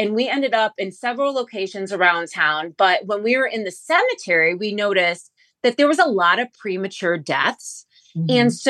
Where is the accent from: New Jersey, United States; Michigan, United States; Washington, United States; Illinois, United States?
Illinois, United States; So growing up, we are from the Chicagoland area.